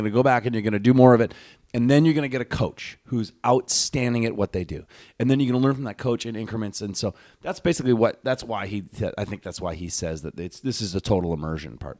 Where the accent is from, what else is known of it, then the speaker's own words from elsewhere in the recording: Honolulu, Hawaii, United States; I was born and raised in Honolulu.